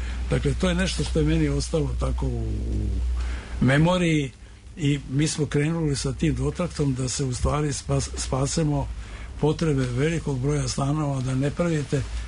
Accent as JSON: {"language": "Serbian", "region": "Belgrade", "country": "Serbia", "tie": "born or raised there", "said": "Ja sam odrastao u Šafarikovoj ulici, u zgradi koja je dvotrakt"}